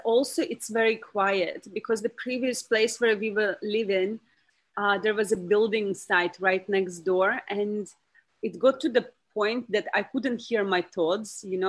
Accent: Latvia; born there; English is a second language; I come from Russian background. I was born in Latvia in Russian family.

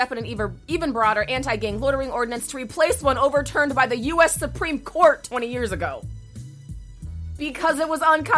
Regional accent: Chicago, Illinois, United States; born there; I was born in Humboldt Park

